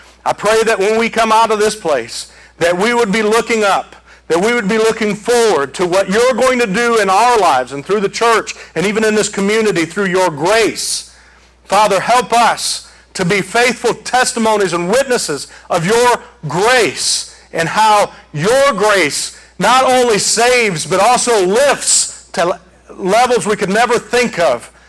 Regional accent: Detroit, Michigan, United States; from Detroit.

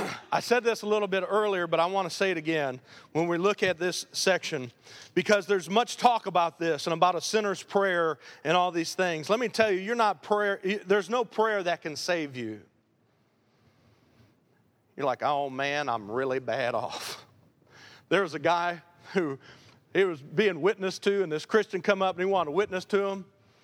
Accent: Michigan, United States; now in Mississippi, United States; when somebody found out I was from Michigan and that I've been in Mississippi for 12 years

